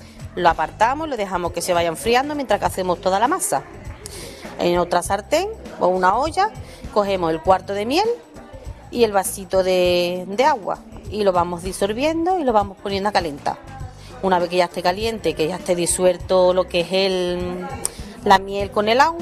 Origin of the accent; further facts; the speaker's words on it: Puebla de Guzmán, Andalusia, Spain; una muy, muy, muy que me gusta mucho de mi pueblo, de la Puebla de Guzmán, que son las rosas enmeladas.